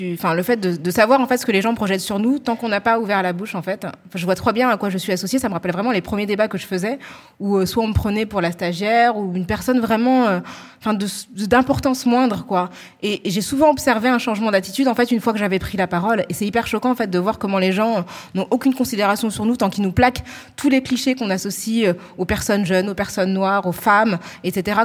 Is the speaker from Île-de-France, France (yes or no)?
yes; Île-de-France, France; accent: Parisian; notre accent parisien, parce qu'en fait, on est que 10 millions de franciliens à avoir cet accent-là. Donc, c'est vrai que nous, on a un accent aussi qui est hyper marqué.